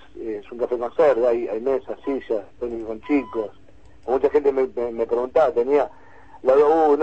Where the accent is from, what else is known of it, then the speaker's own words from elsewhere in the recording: La Plata, Buenos Aires Province, Argentina; Somos nosotros, somos platenses